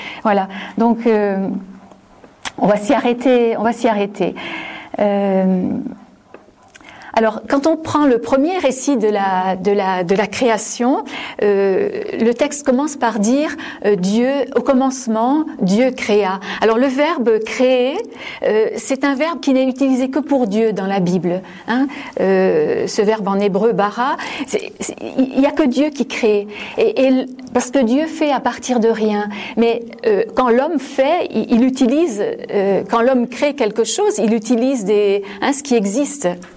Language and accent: French; Gommelange, Grand Est, France; je suis native de Gommelange. Ma maman habite à Gommelange